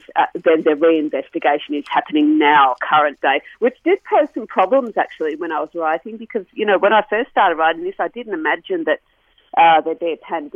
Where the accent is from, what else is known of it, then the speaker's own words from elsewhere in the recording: Beechworth, Victoria, Australia; I'm from a regional town too. I'm from Beechworth in northeast Victoria